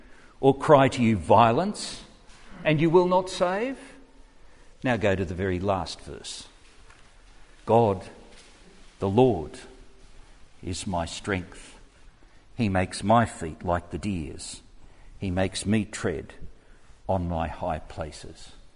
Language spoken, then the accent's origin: English; Australia; I was amazed as an Australian to listen to the discussion there.